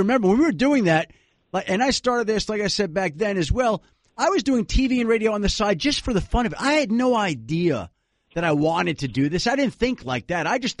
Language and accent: English; Bellmore, New York, United States; I'm from Belmore, Long Island, right?